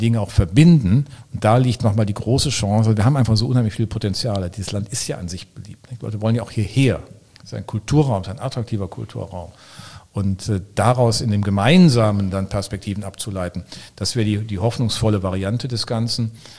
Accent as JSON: {"language": "German", "region": "Rhineland", "country": "Germany", "tie": "born there", "said": "für den gebürtigen Rheinländer"}